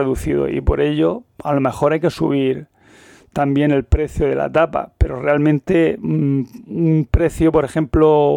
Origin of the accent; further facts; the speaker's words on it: Almería, Andalusia, Spain; Yo hablo de Almería porque yo soy de Almería, por eso hay tantos bares en Almería.